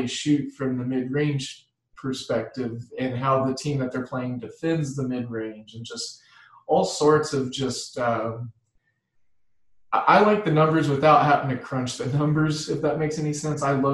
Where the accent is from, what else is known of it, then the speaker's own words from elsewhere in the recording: Midwest, United States; I'm from the Midwest. We don't do it that great.